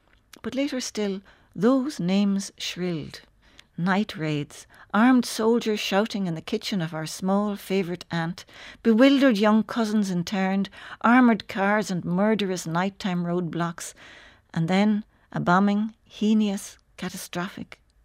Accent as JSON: {"language": "English", "region": "County Donegal", "country": "Ireland", "tie": "born there", "said": "And I was born in Donegal, but my mother was originally from Tyrone"}